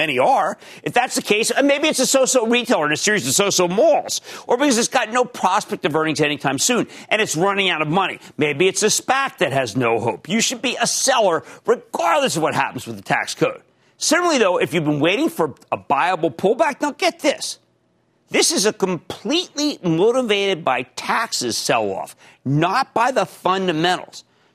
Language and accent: English; New Jersey, United States; Let's go to Patrick in my home state of New Jersey.